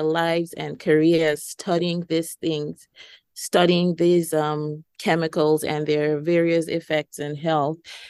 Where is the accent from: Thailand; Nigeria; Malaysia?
Nigeria; now in United States; I'm originally from Nigeria, and I've been in the US since 2015